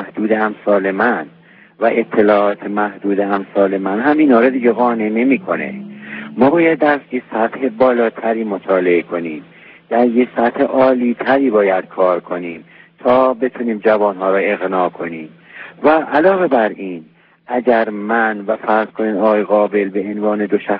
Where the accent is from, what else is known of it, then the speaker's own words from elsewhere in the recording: Iran; من که از ایران هستیم